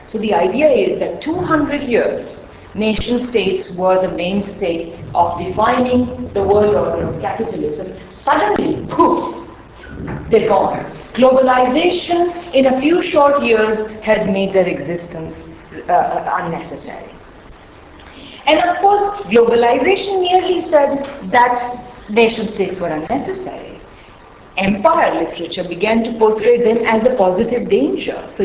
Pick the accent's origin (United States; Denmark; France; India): India; Certainly growing up in India